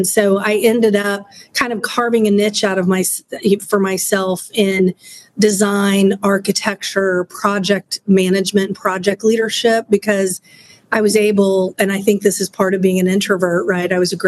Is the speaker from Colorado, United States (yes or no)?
no; Norman, Oklahoma, United States; also born or lived in Texas; I was born in Texas. I grew up in Norman, Oklahoma, which is where the University of Oklahoma is.